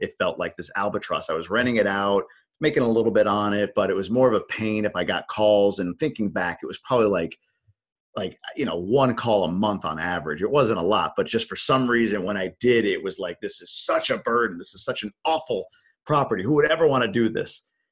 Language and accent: English; New York, United States; and I'm from New York originally, bought it in upstate New York.